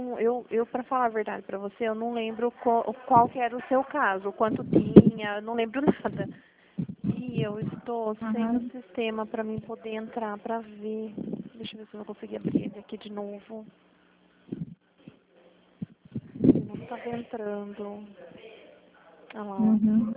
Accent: Limeira, São Paulo, Brazil; A gente é de Limeira.

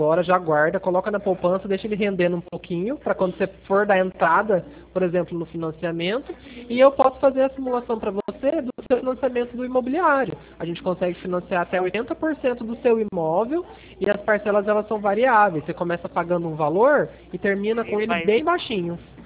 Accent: Cornélio Procópio, Paraná, Brazil; now in Andradina, Brazil; eu sou de outra cidade, eu sou de Cornélio Procópio, no norte do Paraná.

